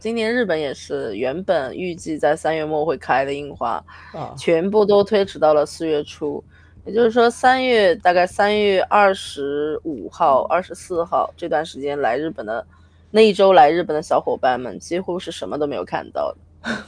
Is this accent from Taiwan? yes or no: no; Iceland; moved away as an adult; now in Kyoto, Japan; 我是一个从小在冰岛长大，从十岁跟着家人移民到冰岛，然后一直生活到28岁为止，我都在冰岛。